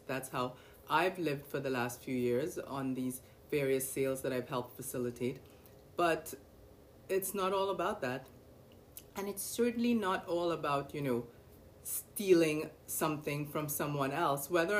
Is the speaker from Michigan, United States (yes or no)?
no; New York, United States; just growing up in America, growing up in New York, where you have to just fight every day